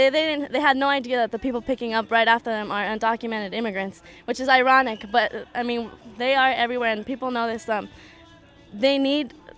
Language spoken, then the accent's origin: English; Los Angeles, California, United States; born there; I was born here. I was born in Los Angeles. So I'm 18 years old.